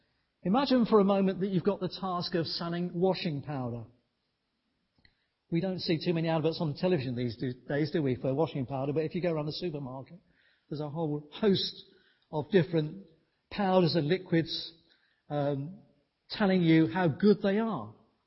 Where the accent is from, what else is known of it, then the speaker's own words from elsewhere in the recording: United Kingdom; Even us as British do have those times, don't we?